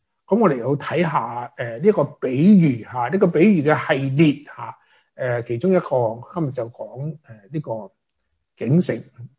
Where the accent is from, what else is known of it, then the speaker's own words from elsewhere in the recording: China; 我们中国人